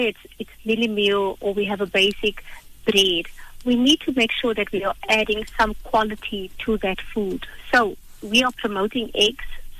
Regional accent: South Africa; for us as a South African population

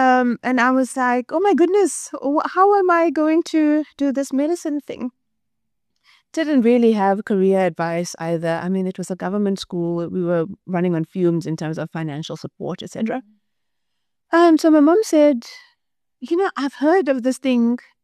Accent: Chatsworth, KwaZulu-Natal, South Africa; I grew up in Chatsworth. It's an Indian township south of Durban.

